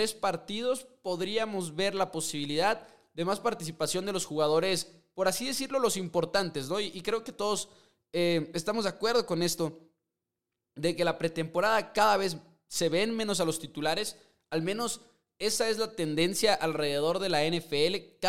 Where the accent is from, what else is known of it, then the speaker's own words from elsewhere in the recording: Mexico; yo soy de México